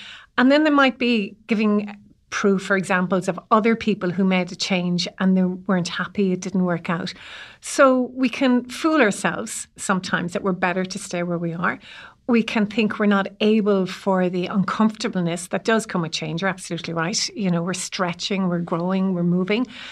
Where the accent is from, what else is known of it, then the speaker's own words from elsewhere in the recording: Ireland; And I think as Irish people, we're incredibly hard on ourselves and quick to put ourselves down